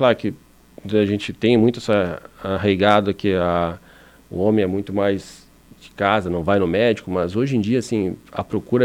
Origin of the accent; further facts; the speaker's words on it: Rio Grande do Sul, Brazil; moved away as an adult; also born or lived in Rio de Janeiro; now in Timbó, Brazil; Minha história, eu sou gaúcho.